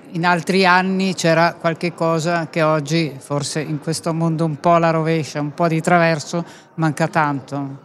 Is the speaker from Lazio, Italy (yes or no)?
no; Milan, Lombardy, Italy; Sono di Milano